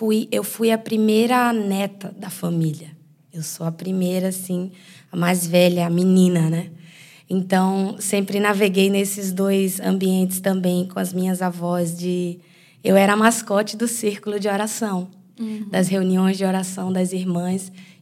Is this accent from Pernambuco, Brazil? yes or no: yes; Recife, Pernambuco, Brazil; also born or lived in Fortaleza; cearense, fortalezense, o novo termo aí usado, nordestina. Eu nasci em Fortaleza, mas eu cresci em Recife. Eu nasci num lar cristão